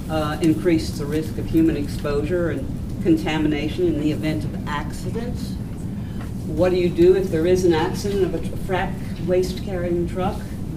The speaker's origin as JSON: {"language": "English", "region": "New York", "country": "United States", "said": "I'm from Ulster County."}